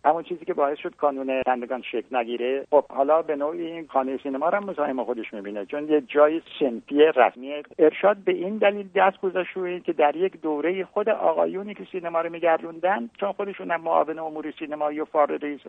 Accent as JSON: {"language": "Persian", "region": "Khuzestan", "country": "Iran", "tie": "born or raised there", "said": "من بچه خوزستانم، 8 سال تقریبا من بمبارون شده،"}